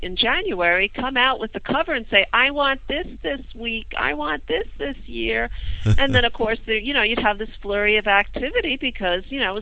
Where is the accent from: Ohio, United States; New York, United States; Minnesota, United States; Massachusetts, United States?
New York, United States; Kingston; And I was born and raised in Kingston, New York, which is up on the Hudson River.